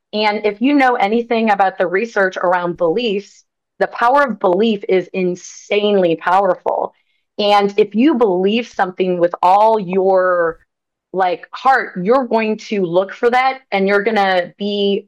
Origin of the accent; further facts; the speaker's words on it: St. Louis, Missouri, United States; I was 15. I grew up in St. Louis, Missouri.